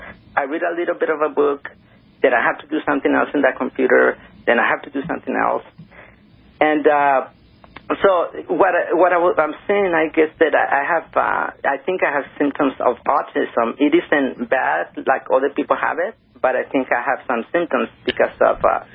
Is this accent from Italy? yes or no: no; Mexico; also born or lived in United States; when I grew up in Mexico and the U.S.